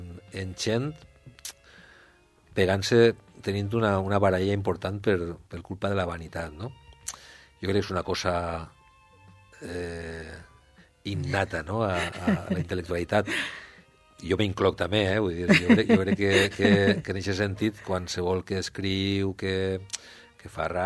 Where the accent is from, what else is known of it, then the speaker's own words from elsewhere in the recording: Valencian Community, Spain; Perquè jo crec que com a valencians... treballem per a tot el món